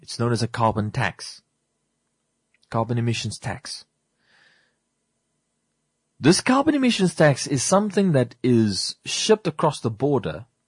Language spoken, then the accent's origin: English; Namibia; because I as a Namibian, I'm not a South African.